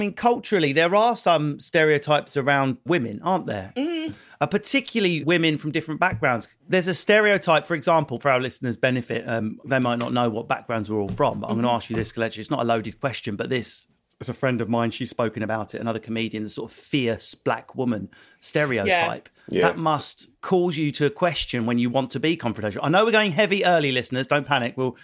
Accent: East of England, United Kingdom; So Kel, seeing as I'm from Essex, that's now your name.

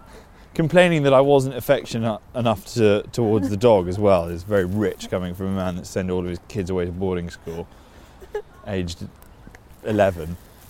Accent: Putney, London, United Kingdom; we grew up in Putney.

